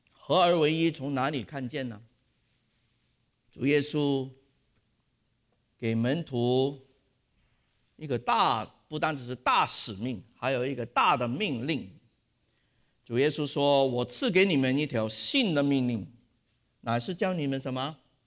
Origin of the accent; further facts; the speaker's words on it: Hong Kong; 我是香港来的，像跟香港的人传福音，这个是同文化，对不对？那我是香港人